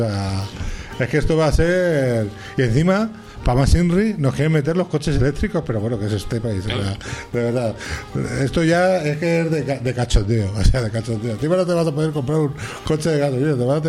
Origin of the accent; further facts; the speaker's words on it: Spain; Entonces, pues yo, como todo español, he tomado mis decisiones.